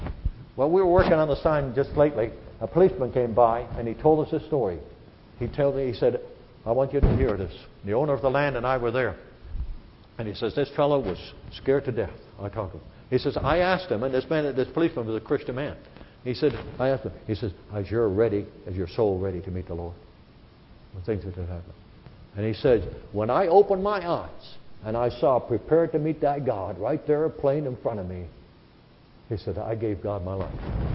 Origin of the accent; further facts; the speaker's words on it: Netherlands; first language Dutch; English is a second language; I don't know Spanish. I'm Dutch. I was born in Holland. I'm Dutch. I know Dutch, but I don't know Spanish.